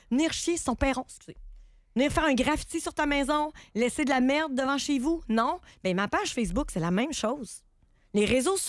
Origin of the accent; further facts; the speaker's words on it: Quebec City, Quebec, Canada; Ben moi, j'ai été élevée dans les Saules puis Saint-Roch. Fait que vieille greluche.